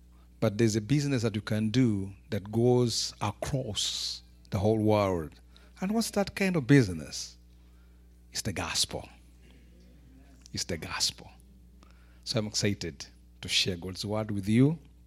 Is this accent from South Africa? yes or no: no; Uganda; English is a second language; I come from Uganda, Africa. And he visited Uganda at one time.